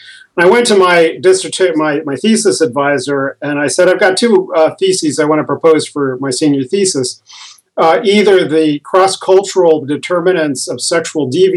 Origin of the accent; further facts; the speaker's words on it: Columbus, Ohio, United States; I found a woman who was an expert in possession trance at Ohio State University, and I'm from Columbus, Ohio.